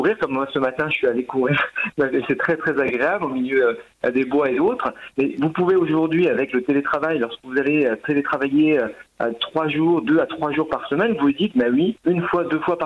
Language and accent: French; Novion-Porcien, Grand Est, France; suis originaire des Ardennes, je suis originaire d'un village que je vais citer, ça fera plaisir aux élus de ce village, donc un village qui s'appelle Novion-Porcien, entre Rethel et Charleville, dans les Ardennes.